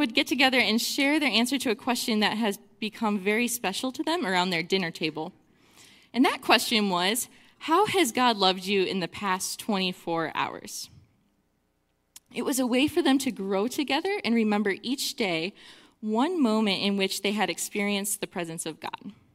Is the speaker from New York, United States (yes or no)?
yes; Rochester, New York, United States; now in Potsdam, United States; I grew up in the Rochester area